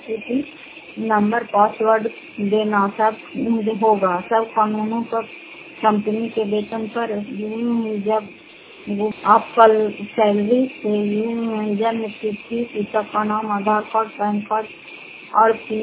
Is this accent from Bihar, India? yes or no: yes; Fatehpur, Bihar, India; घर फतेहपुर पंचायत मकौचा जिला नालंदा क्रॉस उत्तर ब्लॉक की निवासी हूँ।